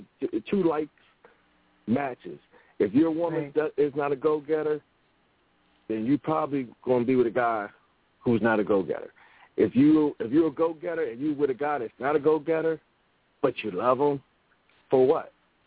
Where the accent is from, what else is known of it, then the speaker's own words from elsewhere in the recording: Philadelphia, Pennsylvania, United States; because I'm from Philly, nobody wants to leave their block.